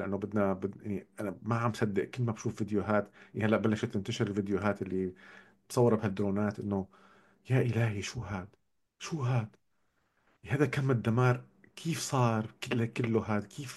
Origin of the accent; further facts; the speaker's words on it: Syria; أنا ما اخترت أن يكون سوري، بس بالنهاية أنا سوري وفخور بهذا الشيء، وفعلا وطنيتي عالية